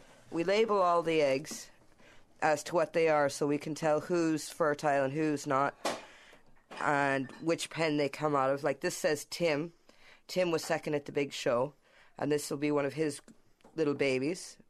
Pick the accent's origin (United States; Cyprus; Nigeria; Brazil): United States; Washington; also born or lived in Pennsylvania; Well, I'm American by birth. I was born in Pennsylvania and grew up in Washington State. And the father's job kind of took us all around the States quite a bit.